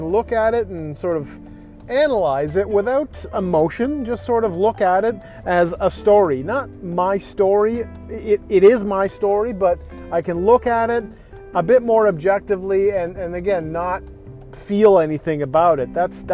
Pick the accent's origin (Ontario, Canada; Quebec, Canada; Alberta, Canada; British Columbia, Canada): Ontario, Canada; Scarborough; Born and raised in Scarborough, but spent so many years growing up in different parts of Ontario.